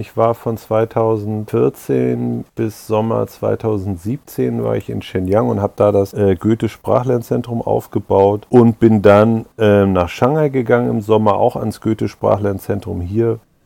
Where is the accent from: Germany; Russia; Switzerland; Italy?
Germany; Mecklenburg-Vorpommern; also born or lived in Berlin; Ich komme aus Berlin ursprünglich, bin in Ostberlin geboren, bin aber in Mecklenburg aufgewachsen, also auch im Nordosten Deutschlands sozusagen.